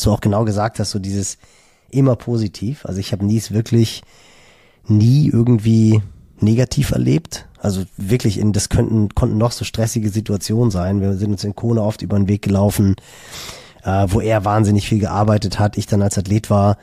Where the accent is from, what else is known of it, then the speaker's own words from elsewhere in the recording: Hamburg, Germany; ich bin im Norden von Hamburg groß geworden